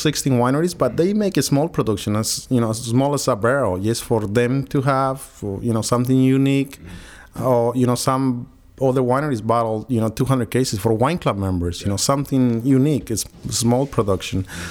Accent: Michoacán, Mexico; now in United States; I'm from Mexico.

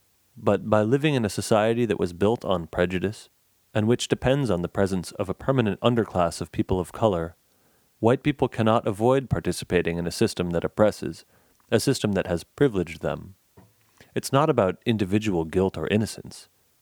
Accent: United States; As an American, I could not avoid responsibility.

